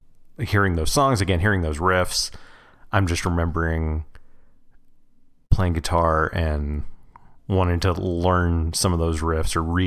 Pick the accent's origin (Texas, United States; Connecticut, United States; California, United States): Texas, United States; Well, yeah, I mean, you know, we're from South Texas.